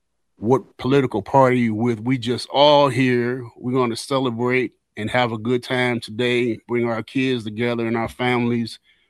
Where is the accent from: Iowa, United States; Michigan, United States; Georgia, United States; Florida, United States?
Michigan, United States; Detroit; now in Muskegon, United States; I'm originally from Detroit. When I came to Muskegon in the summer of 83.